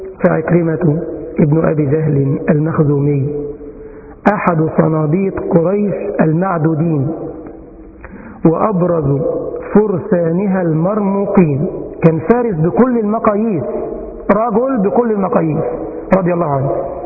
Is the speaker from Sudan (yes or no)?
no; Egypt; عندنا في مصر كدة إبريل، يقولنا كل سنة في شهر إبريل يطلع إشاعة